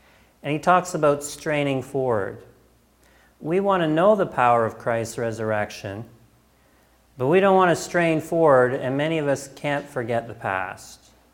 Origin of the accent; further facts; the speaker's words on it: Canada; this is how this ended up on many of our tables growing up in Canada.